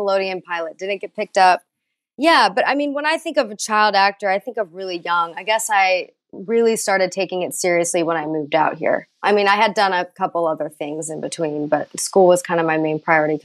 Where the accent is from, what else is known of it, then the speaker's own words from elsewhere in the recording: Dallas, Texas, United States; now in Los Angeles, United States; Yes, I am from Texas, but I've been out here for about 11 years now, so I consider myself more an LA-in.